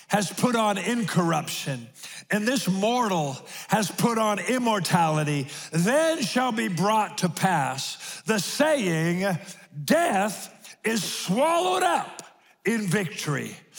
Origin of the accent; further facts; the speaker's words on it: Spanaway, Washington, United States; I'm a kid from Spanaway.